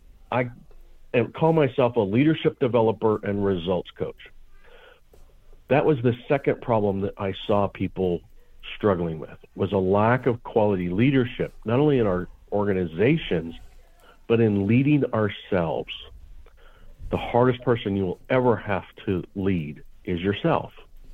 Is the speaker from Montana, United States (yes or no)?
yes; Montana, United States; I grew up in Montana, and my dad and I would go on long trips.